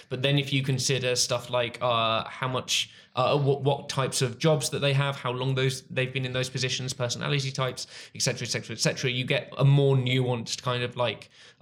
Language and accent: English; United Kingdom; We're British.